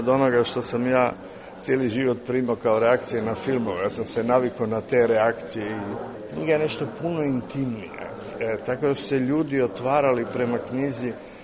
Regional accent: Zagreb, City of Zagreb, Croatia; Ja dolazim iz Zagreba gdje, nažalost, nemamo uopće kinoteku.

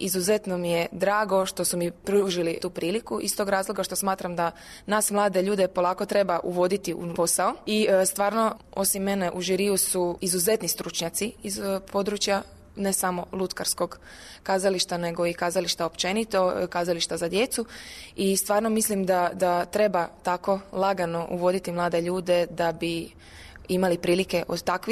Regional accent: Osijek, Osijek-Baranja County, Croatia; ja dolazim isto iz Osijeka, koji je isto tako mali grad

